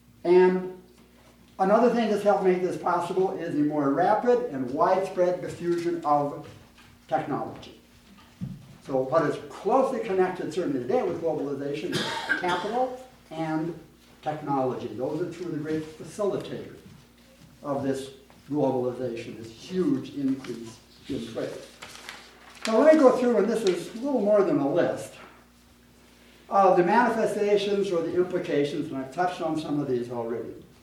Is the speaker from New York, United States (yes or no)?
no; Youngstown, Ohio, United States; I'm from Youngstown, Ohio, and there's probably no state has had the loss of industrial jobs as the state of Ohio.